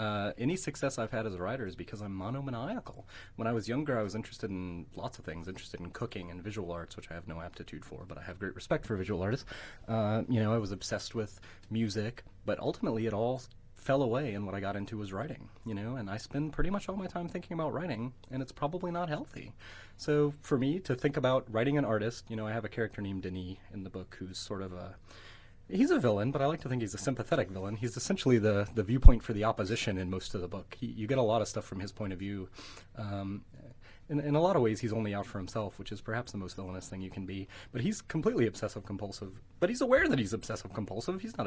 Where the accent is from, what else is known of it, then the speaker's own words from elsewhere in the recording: United States; being American and having grown up watching John Wayne movies at my granddaddy's house on weekends